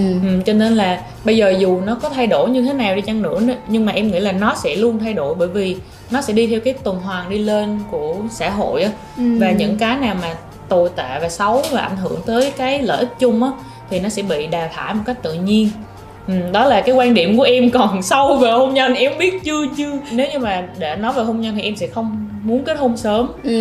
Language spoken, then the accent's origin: Vietnamese; Nha Trang, Khanh Hoa, Vietnam; Thì maybe là ở Nha Trang, tại vì Nha Trang là quê của em nữa.